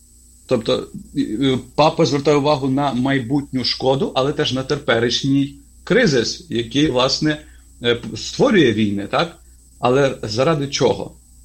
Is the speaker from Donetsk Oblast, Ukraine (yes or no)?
no; Khmelnytskyi Oblast, Ukraine; тут я сам з Хмельниччини